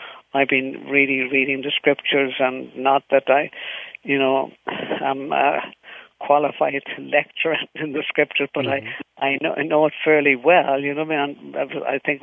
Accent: Dublin, Leinster, Ireland; 97% when I grew up in Dublin, Ireland.

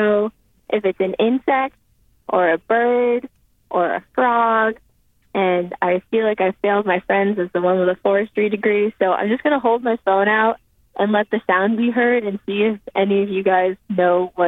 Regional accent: New England, United States; I'm calling from the Appalachian Trail, and we are all New Englanders, but we've come down here in the South

